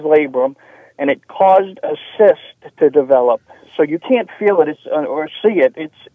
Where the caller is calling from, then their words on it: Clearwater, Florida, United States; I'm calling from Florida, Clearwater, Florida.